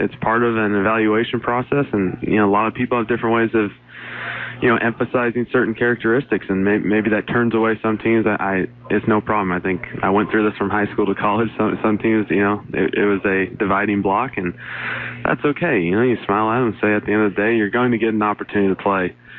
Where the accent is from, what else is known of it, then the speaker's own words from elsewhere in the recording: Washington, United States; I grew up in Washington, so Matt Hasselbeck with Coach Holmgren